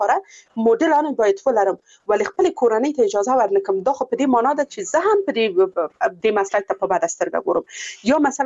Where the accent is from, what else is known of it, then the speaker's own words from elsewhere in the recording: Afghanistan; موږ د یو افغان په حیث هغه کس چې په افغانستان کې ژوند کړی وو